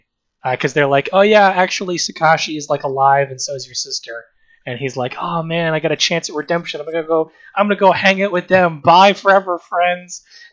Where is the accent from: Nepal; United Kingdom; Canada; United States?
Canada; It's if you're like me, which is as a Canadian, I'm obsessed with like Americana as a mythology kind of archetype